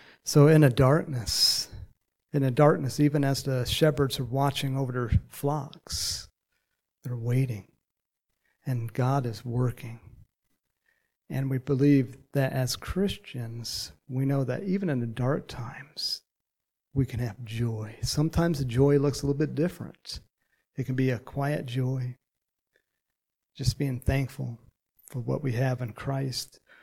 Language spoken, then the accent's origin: English; California, United States; And see, I grew up in Southern California, so shakes are kind of normal, but Thailand is not.